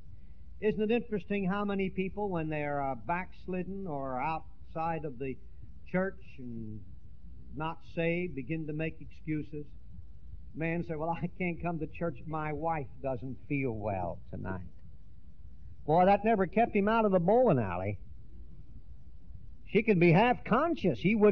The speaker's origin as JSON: {"language": "English", "region": "Pennsylvania", "country": "United States", "said": "Pardon me, but I come from the Pennsylvania Dutch country."}